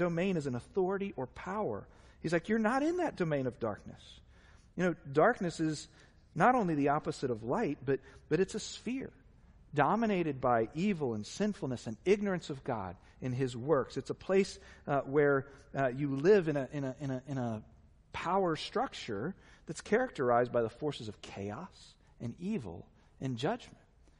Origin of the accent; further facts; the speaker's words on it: Virginia Beach, Virginia, United States; I had friends who were Navy SEALs growing up in the Virginia Beach area